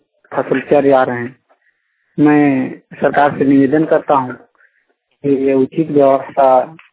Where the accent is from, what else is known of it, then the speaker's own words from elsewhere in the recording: Kheradawara, Jharkhand, India; खेड़ावाड़ा पंचायत चेता प्रखंड तुपचांची जिला धनबाद का निवासी हूँ।